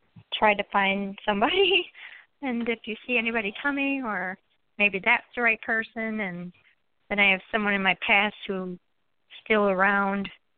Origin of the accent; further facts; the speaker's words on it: Wisconsin, United States; I'm from Wisconsin.